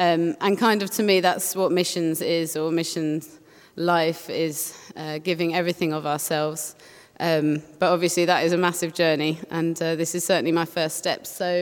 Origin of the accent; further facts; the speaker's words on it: England, United Kingdom; accent: British; thank you all for your patience and acceptance of my wonderful British accent. It's wonderful to be here, and I really appreciate the opportunity, and amazing to see such a huge fellowship and a beautiful building, and it's just really exciting for me coming from sunny England